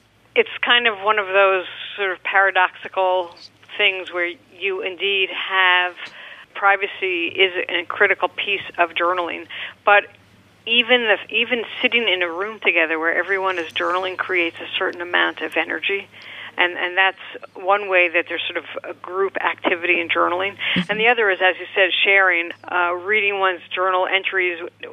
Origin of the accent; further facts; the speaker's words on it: Northeast, United States; I grew up in the Northeast, and, you know, that winter time you had to jump into, you know, take your clothes off and jump into the bathtub.